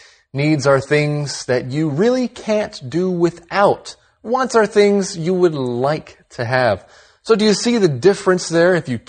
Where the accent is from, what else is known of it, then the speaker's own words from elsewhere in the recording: Taiwan; English is a second language; Sometimes people ask me a similar question, and I'll say, I'm from Taiwan.